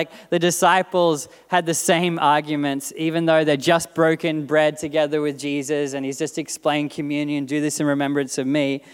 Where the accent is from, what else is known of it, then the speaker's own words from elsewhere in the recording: Avalon, New Jersey, United States; now in New York City, United States; The place that I grew up, Avalon, I come all the way from New York City and Avalon becomes the hotspot.